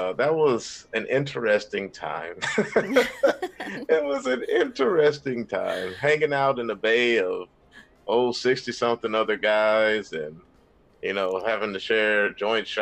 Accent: Jacksonville, Florida, United States; also born or lived in North Carolina / Pompano Beach; like I said, I'm from Jacksonville, Florida. Grew up here most of my life. I lived in North Carolina a little bit in my super, like I'm 2, 3 years old, very briefly, kind of back to Jacksonville.

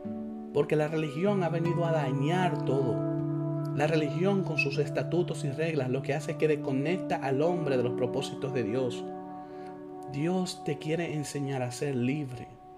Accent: Dominican Republic; yo soy dominicano. Yo nací en República Dominicana. Yo soy dominicano.

